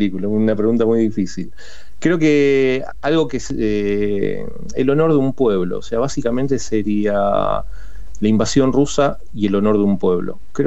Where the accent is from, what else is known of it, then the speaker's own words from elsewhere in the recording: Argentina; first language Ukrainian; Spanish is a second language; Yo la verdad soy nieto de ucranianos, vivo en la Argentina desde mi nacimiento, nací en la Argentina, mis padres son argentinos, pero mi primer idioma fue el ucraniano, la cultura que mamé en mi casa fue la ucraniana.